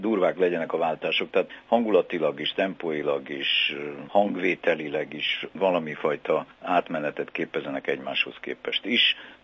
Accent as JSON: {"language": "Hungarian", "country": "Hungary", "tie": "born or raised there", "said": "amiről én nem mondhatom azt, hogy szülőhazám, de mindestre hazám már, mert hiszen gyerekkorom óta itt élek"}